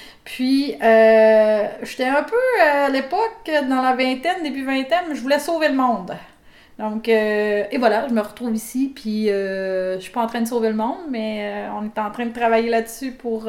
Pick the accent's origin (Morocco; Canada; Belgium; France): Canada; Baie-Comeau, Quebec; je suis originaire de Baie-Comeau. Historiquement parlant, ça s'appelait Haute-Rive. Donc, par la suite, les secteurs se sont fusionnés et on appelait ça Baie-Comeau. Oui, fait que je suis originaire d'ici